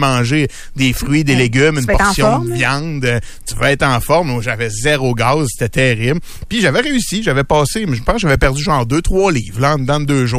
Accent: Quebec, Canada; Moi, je viens de la Rive-Sud de Montréal.

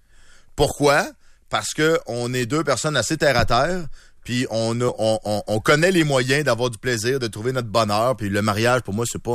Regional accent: Lévis, Quebec, Canada; Moi, je viens de Lévis

